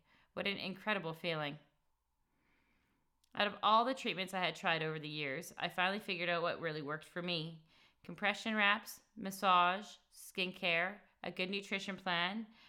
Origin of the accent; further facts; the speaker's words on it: Winnipeg, Manitoba, Canada; the only thing I could do was pack up my young children and move back to my hometown. In Winnipeg, my family graciously helped me with the necessities of life